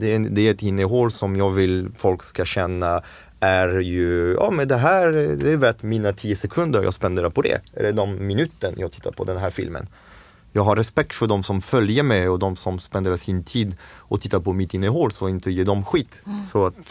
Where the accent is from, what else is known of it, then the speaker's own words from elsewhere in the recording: France; Swedish is a second language; moved away as an adult; now in Sweden; jag är fransman, jag var 26 när jag kom till Sverige. Alltså, svenska är inte riktigt min modersmål, det är min fjärde språk, så att det är den språk som jag bärskar sämst.